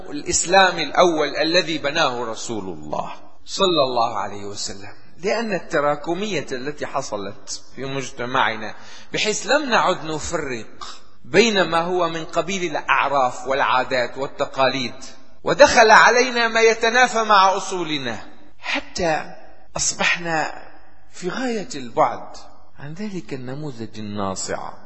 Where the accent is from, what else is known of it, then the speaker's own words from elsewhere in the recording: Syria; لكنني أستنكر وأستغرب أن يدخل مثل هذا إلى بلدنا سوريا